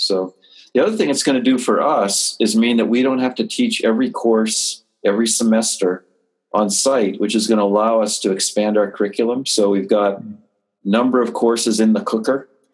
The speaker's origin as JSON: {"language": "English", "region": "Hawaii", "country": "United States", "tie": "born or raised there", "moved": "yes", "said": "I grew up in Hawaii. My dad moved, and his family, he moved out there as a little kid with his parents. My grandfather ran the park system on Oahu. And so my family goes back almost 100 years now in Hawaii. I'm the only one that's flown the coop."}